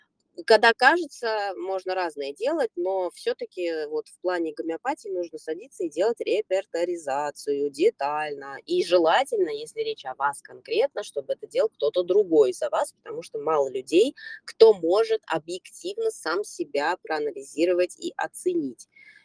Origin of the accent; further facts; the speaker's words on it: United States; now in Russia; Раньше вот я росла в Соединенных Штатах